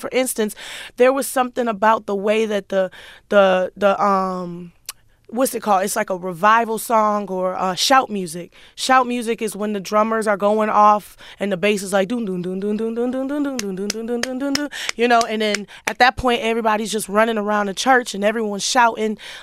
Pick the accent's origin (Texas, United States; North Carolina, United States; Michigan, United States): Texas, United States; Houston; growing up in Houston and freestyle rap. rapping was very first nature to me.